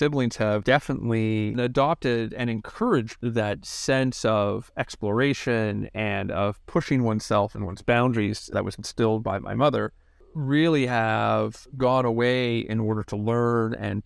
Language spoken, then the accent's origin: English; Ottawa, Ontario, Canada; born there; My sister was born in Montreal. My brother was in Toronto, and I was born in Ottawa.